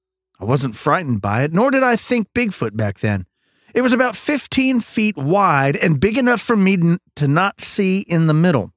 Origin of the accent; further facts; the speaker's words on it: Texas, United States; Look, I'm from Texas. I'm a Texas Longhorns fan.